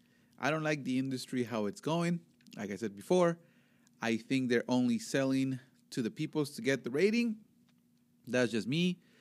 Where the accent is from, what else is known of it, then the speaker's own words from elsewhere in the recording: Veracruz, Mexico; in my home state, Veracruz, we actually play that.